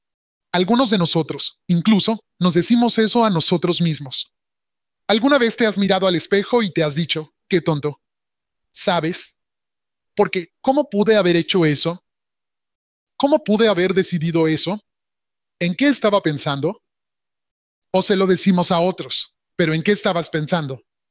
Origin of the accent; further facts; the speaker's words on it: Baltimore, Maryland, United States; moved away as an adult; Cuando regreso a Baltimore, todavía tengo algunos de mis compas allá en Baltimore. Ahora, yo me fui de Baltimore cuando tenía 18 años, ¿ok? Llevo mucho tiempo lejos de Baltimore.